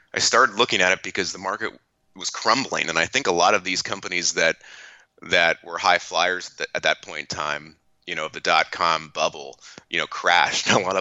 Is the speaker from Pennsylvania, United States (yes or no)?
yes; Lancaster, Pennsylvania, United States; I'm from Lancaster, Pennsylvania, so that's the southeastern corner of Pennsylvania.